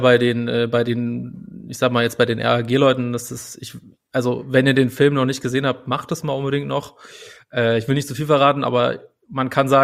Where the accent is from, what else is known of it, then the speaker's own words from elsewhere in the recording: Saarland, Germany; now in Berlin, Germany; meine Sozialisierung, wohne in Berlin, aber ich bin aufgewachsen im Saarland